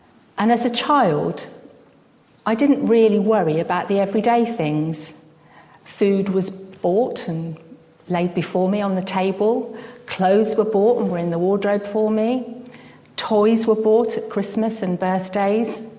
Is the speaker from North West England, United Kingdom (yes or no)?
no; Banbury, South East England, United Kingdom; moved away as an adult; the big world of London, which was a far cry from where I was brought up in Banbury.